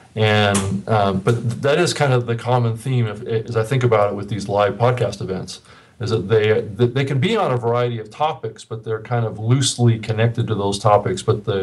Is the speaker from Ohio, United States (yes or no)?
no; Seattle, Washington, United States; Well, I'm from Seattle, so you don't really have, you know, a lot of problems with things like that.